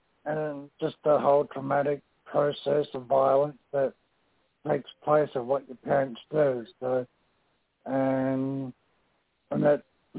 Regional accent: Australia; now in Ontario, Canada; from Australia. Originally from Australia, but I am calling from Ontario, Canada.

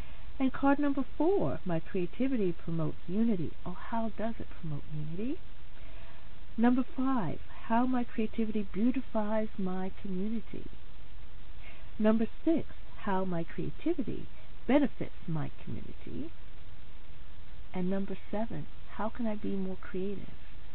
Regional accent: Jamaica; I'm Jamaican. These are my colors, my country's colors.

